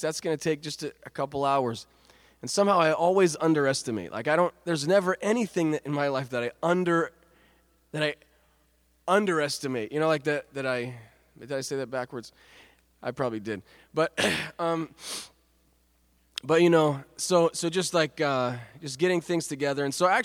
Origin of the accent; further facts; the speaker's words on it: Israel; we came from Israel, and we were living in Be'er Sheva. Be'er Sheva is like kind of a desert.